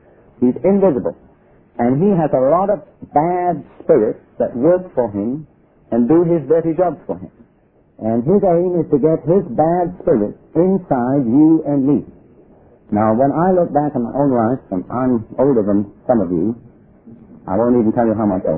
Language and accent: English; India; born there; I was born in India.